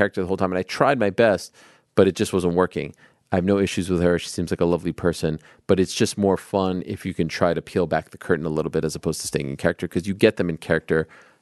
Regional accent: Canada; I grew up in Canada. I grew up watching TSN.

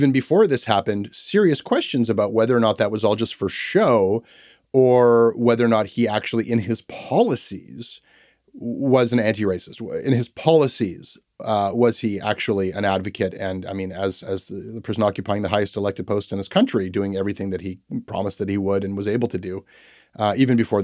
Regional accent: Toronto, Ontario, Canada; born or raised there

